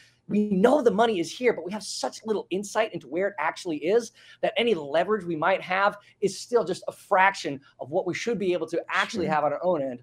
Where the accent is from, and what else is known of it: United States